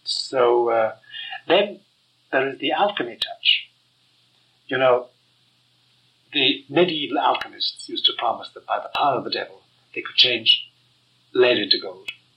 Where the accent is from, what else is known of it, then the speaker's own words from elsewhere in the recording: Ireland; There's one other factor which is going to make you laugh, but which, for me, is paramount because I'm Irish.